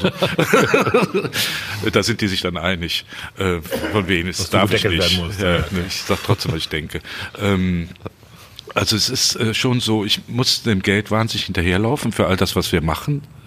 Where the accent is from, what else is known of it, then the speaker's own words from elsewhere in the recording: Bonn, North Rhine-Westphalia, Germany; Ich bin gebürtiger ich Bonner, auch, ja.